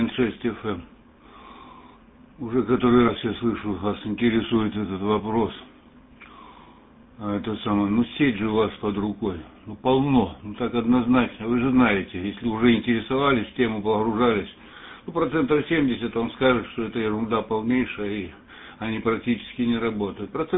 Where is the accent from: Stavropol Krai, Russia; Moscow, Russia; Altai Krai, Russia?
Stavropol Krai, Russia; Mineralnye Vody; Я сам родом с Северного Кавказа, вот, с Каменвод.